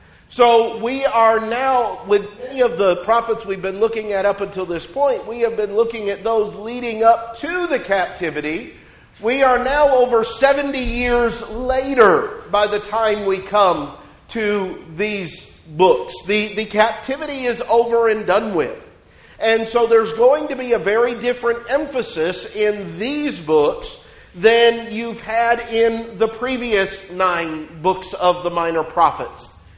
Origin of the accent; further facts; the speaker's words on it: the South, United States; I'll be calling it Haggai this evening, just because it's less syllables and I'm from the South. That's the way we do things.